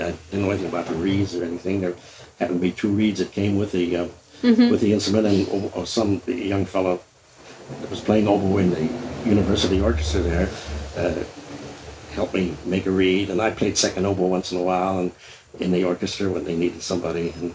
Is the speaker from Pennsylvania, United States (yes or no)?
yes; Pittsburgh, Pennsylvania, United States; I come from Pittsburgh, where I was born, where I went to school for the first year and a half or 2 years of college.